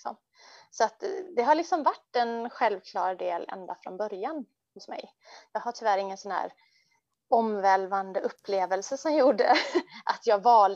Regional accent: Gothenburg, Västra Götaland County, Sweden; Född och uppvuxen i Göteborg. Mina föräldrar kommer från Indien och de kom på 70-talet. Så att, jag och min bror, vi växte upp i Göteborg, i storstan där.

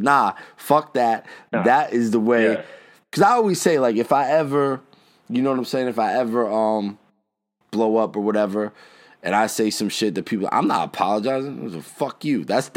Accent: New Jersey, United States; And I grew up in North Jersey, so you know I'm part of that NYC thing too.

